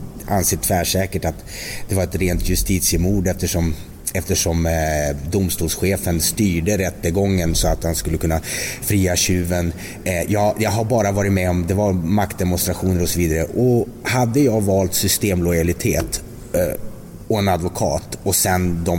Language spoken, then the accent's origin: Swedish; Västerbotten County, Sweden; men jag kom ju där uppe från Västerbotten